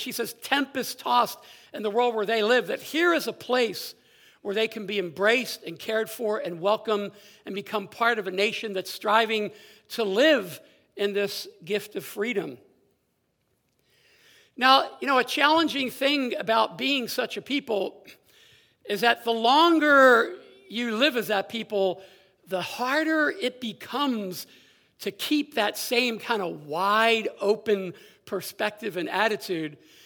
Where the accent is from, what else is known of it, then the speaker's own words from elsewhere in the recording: Philadelphia, Pennsylvania, United States; I've only seen it from a distance, and I grew up in Philadelphia, not all that far away.